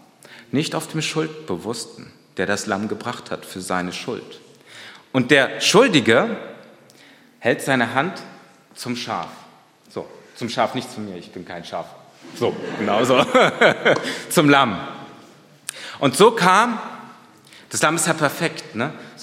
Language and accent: German; North Rhine-Westphalia, Germany; also born or lived in USSR; now in Jena, Germany; ich bin in der ehemaligen UdSSR groß geworden, beziehungsweise geboren. Groß geworden bin ich in Nordrhein-Westfalen, in Zwistalheim, also im Rhein-Sieg-Kreis